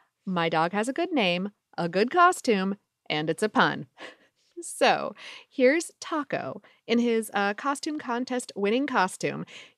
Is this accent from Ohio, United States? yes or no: yes; Ohio, United States; I'm from Ohio originally, mm-hmm. but I'm from the east end of Ohio. I'm from like the Pennsylvania, Ohio border.